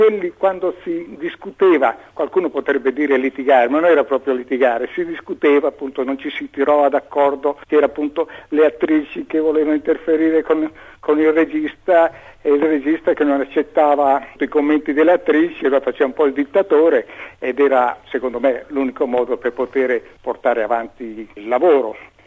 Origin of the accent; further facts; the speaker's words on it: Emilia-Romagna, Italy; se tu guardi la nostra provenienza, io emiliano